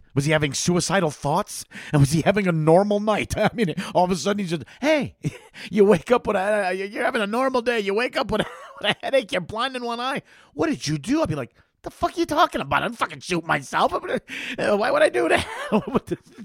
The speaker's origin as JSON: {"language": "English", "town": "Schaumburg", "region": "Illinois", "country": "United States", "tie": "born or raised there", "said": "I grew up in a town with 75,000, you know, and we often went to the neighboring town. I was raised in Schaumburg. And next to it is Hoffman Estates, Illinois."}